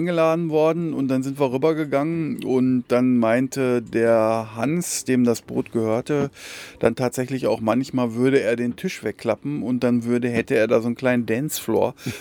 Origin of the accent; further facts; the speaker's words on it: Elsfleth, Lower Saxony, Germany; Und ich bin ja aus Elsfleth.